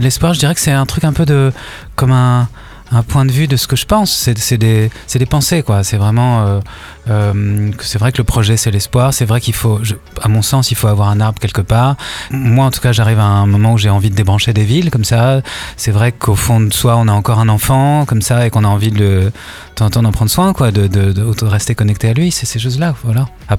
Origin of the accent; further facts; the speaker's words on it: Paris, Île-de-France, France; Ouais, donc moi, je suis à Paris. Puis moi, je suis quand même je suis né à Paris. Je suis un enfant de cette ville, quoi. Vraiment, je suis né dans le cœur de Paris et c'est comme ça, je suis né dans le bitume, quoi.